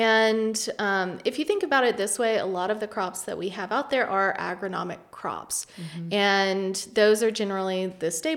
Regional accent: Louisiana, United States; Well, I'm from Louisiana. I grew up on a kind of, I guess now it'd be considered kind of a micro farm. We had a few acres and we would farm it.

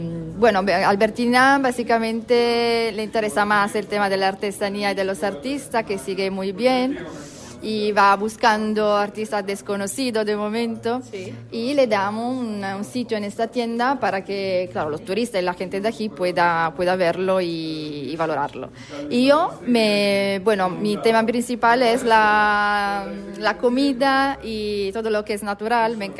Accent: Italy; Albertina y yo somos, bueno, italianas, vivimos aquí en la isla desde hace algunos años, 4 años más o menos

